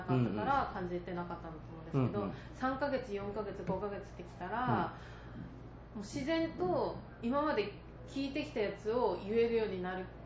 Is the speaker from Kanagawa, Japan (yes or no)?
no; Fukuoka, Japan; 私もともと福岡出身で、福岡で外国人のお客さんを助けたいっていう夢